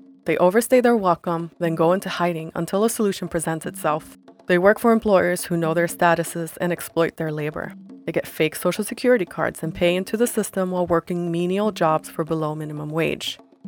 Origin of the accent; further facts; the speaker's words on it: Sweden; Growing up in Sweden, I was surrounded by immigrants from every country that had had a recent conflict.